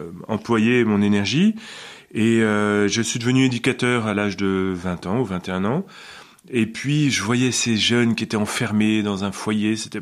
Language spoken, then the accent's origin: French; Paris, Île-de-France, France; c'est vrai que j'ai grandi au cœur de Paris, dans une école où il y avait 1000 élèves, mais un seul arbre